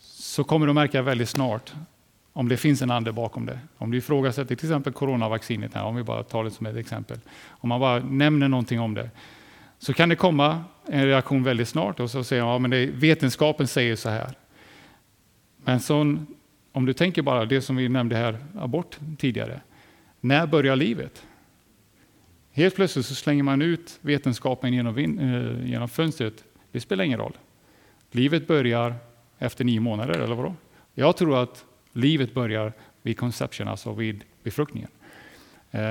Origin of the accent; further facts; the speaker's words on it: United States; Bara lite information ifrån, eller statistik ifrån mitt hemland eller USA ska man säga.